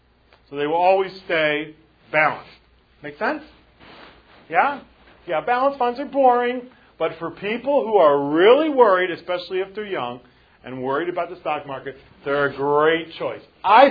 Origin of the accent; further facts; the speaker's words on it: United States; okay, well, I'm American.